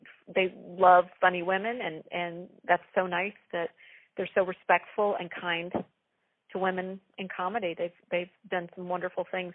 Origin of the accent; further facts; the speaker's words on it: the South, United States; Growing up in the South, where we were kind of raised to be ladies and be appropriate and smell good